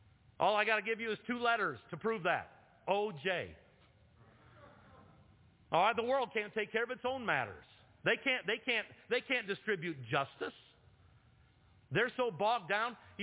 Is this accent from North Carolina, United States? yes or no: no; Cambridge, Ohio, United States; I said, I'm from Cambridge, Ohio.